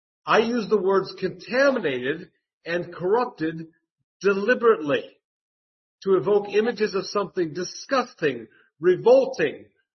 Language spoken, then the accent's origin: English; United States; I didn't understand this when I first saw it because I'm just an American.